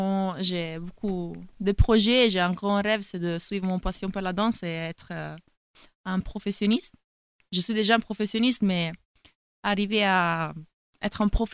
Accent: Milan, Lombardy, Italy; French is a second language; Mon français n'est pas parfait encore, mais ça va arriver. Comme tu as bien dit, on est de Milan, Milano.

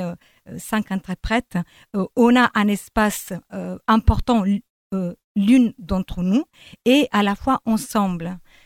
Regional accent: Abruzzo, Italy; moved away as an adult; Complètement italienne, abruzzese. Je viens des Abruzzes. Je suis arrivée ici en 2003, donc il y a longtemps, pour la danse, justement, pour travailler.

